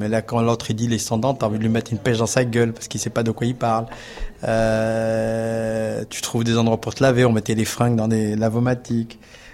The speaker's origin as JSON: {"language": "French", "town": "Montagne", "region": "Nouvelle-Aquitaine", "country": "France", "accent": "south-western French", "said": "J'ai l'accent du sud-ouest, faut pas oublier que je viens de Montagne. Je parle comme ça."}